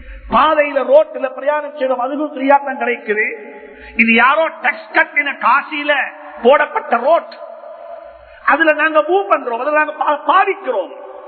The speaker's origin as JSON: {"language": "Tamil", "country": "Sri Lanka", "tie": "born there", "said": "இந்த இலங்கையில நாங்கள் பிறந்தோம், இலங்கை பிரஜைகளாக வாழ்ந்து கொண்டிருக்கிறோம்."}